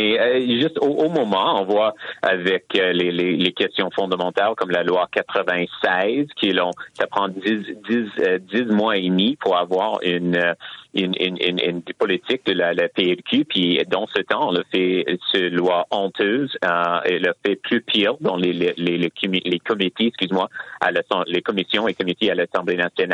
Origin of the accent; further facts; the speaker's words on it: Quebec, Canada; moi je viens des cantons de l'Est.